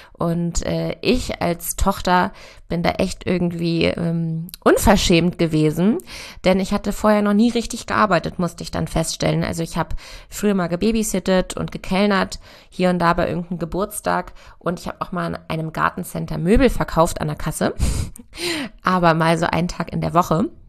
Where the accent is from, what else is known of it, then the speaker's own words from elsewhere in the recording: Hanover, Lower Saxony, Germany; ich komme aus Hannover und bin auf einem konventionellen Ackerbaubetrieb groß geworden.